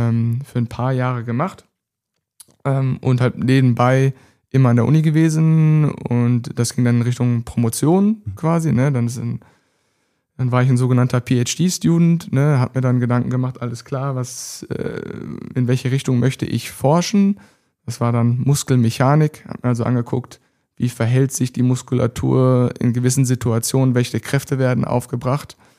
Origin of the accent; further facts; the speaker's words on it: Bochum, North Rhine-Westphalia, Germany; Hier in Bochum habe ich das gemacht, bin Bochumer Junge